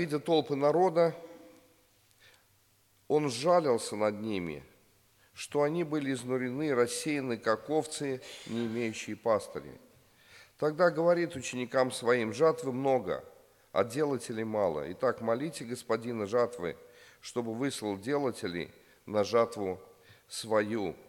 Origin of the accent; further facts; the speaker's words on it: Samara, Samara Oblast, Russia; я из Самары